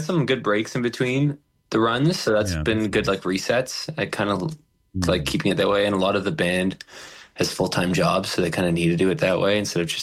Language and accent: English; Ontario, Canada; like I grew up outside of Toronto